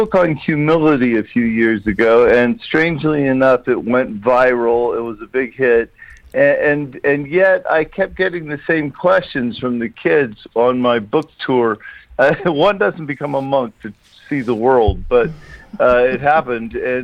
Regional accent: Baton Rouge, Louisiana, United States; born there; I was born in Baton Rouge, so I've got … in my blood.

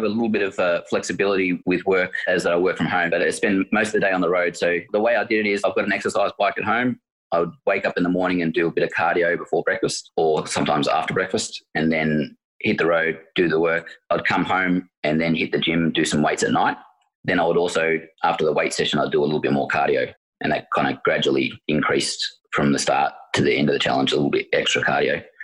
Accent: Werribee, Victoria, Australia; Yeah, so I'm from Werribee in Victoria, in the western suburbs.

